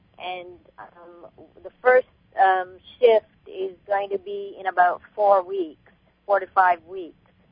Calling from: Victoria, British Columbia, Canada; I'm calling from Victoria, B.C. in Canada.

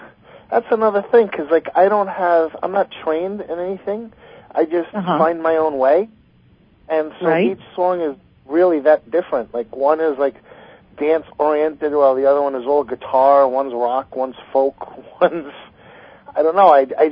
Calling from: New York, United States; No, New York State. I'm on Long Island.

